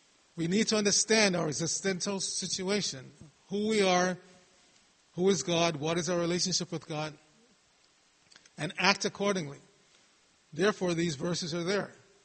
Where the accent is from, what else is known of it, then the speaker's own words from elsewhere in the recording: New York, United States; I grew up in New York and I had a lot of Jewish friends